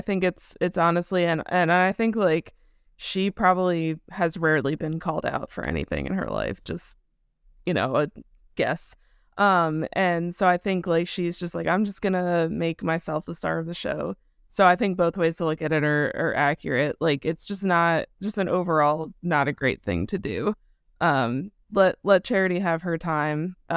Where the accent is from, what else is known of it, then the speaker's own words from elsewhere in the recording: Baltimore, Maryland, United States; my mom used to work at Johns Hopkins. I'm from Baltimore.